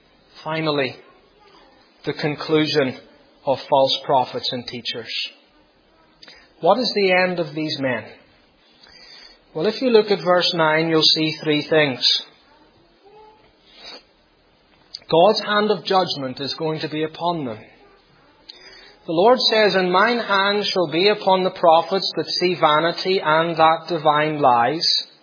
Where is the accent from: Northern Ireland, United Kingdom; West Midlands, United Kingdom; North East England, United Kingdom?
Northern Ireland, United Kingdom; I have many favourite Ulstermen, being an Ulsterman myself.